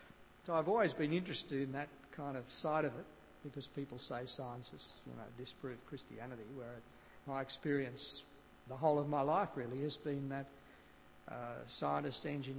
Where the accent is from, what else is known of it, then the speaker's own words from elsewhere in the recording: Coffs Harbour, New South Wales, Australia; And I think about growing up in Coffs Harbour. I never heard the gospel in my 17 years of growing up in Coffs Harbour back in the 1950s and 60s.